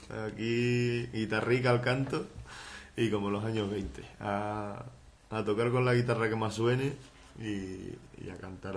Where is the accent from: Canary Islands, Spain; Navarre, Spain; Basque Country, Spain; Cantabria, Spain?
Canary Islands, Spain; como canario que soy, pues no había visto nevar en mi puta vida